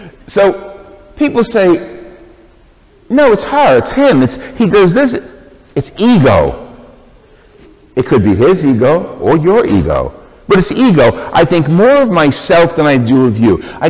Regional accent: New York, United States; I'm from New York, and I snowbird in and out of here periodically

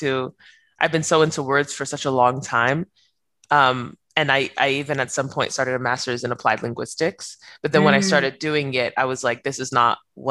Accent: United States; growing up in America, in a Nigerian American household is different than growing up in a Nigerian household

